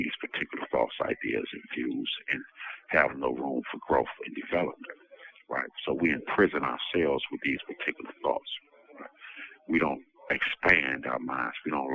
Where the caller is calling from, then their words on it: Michigan, United States; calling now from Kinross Correctional Facility here in Michigan. I'm transferred from Elgin